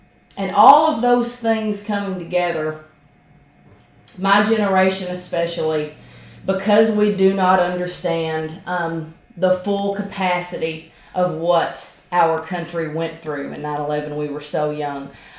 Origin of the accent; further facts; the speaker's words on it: United States; It should be one of the highest held holidays, in my opinion, as an American.